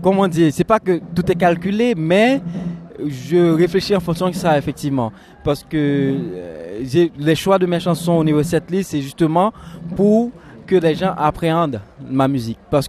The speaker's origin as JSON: {"language": "French", "country": "Haiti", "lives_now": "Switzerland", "said": "là je viens d'Haïti, il y a ça, je l'accepte, c'est ma culture."}